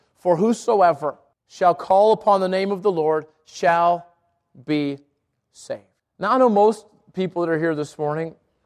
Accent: United States; Maybe thinking that because I'm an American, I'm

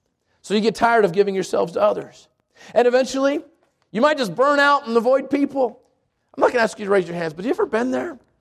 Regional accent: Albuquerque, New Mexico, United States; and I grew up in the South Valley of Albuquerque, and just kind of slow. It wasn't a really busy pace.

